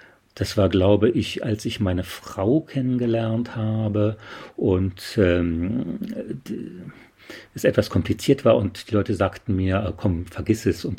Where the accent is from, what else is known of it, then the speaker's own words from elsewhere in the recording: Saarland, Germany; ich bin im Saarland groß geworden